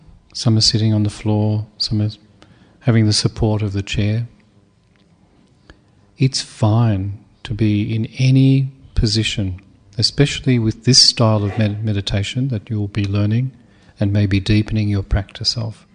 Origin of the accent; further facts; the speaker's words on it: Melbourne, Victoria, Australia; from Australia, Melbourne. In Australia now, mindfulness is mainstream.